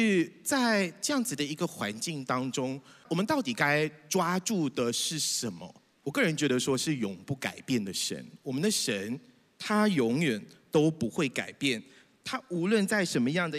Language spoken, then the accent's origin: Chinese; Sibu, Sarawak, Malaysia; 我来自沙拉越的诗屋。